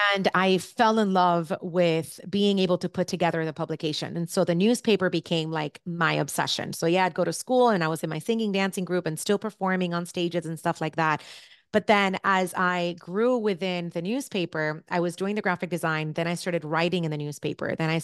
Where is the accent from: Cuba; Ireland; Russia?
Cuba; now in United States; I was born in Cuba and my dance studio in Cuba would do competitions internationally. And so, you know, fast forward many, many years, I come to the United States.